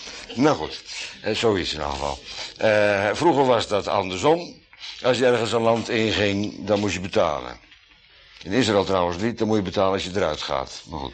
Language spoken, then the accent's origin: Dutch; Netherlands; Ik ben een Nederlandse inboorling, zo heet dat. Ik ben in Nederland geboren en getogen, een Nederlands burgerrecht. Dus dan ben ik autochtoon weer. Gewoon inheems.